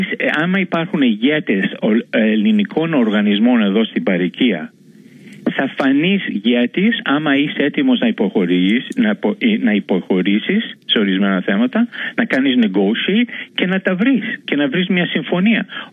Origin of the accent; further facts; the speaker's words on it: Macedonia, Greece; Γιατί και εγώ είμαι Μακεδόνας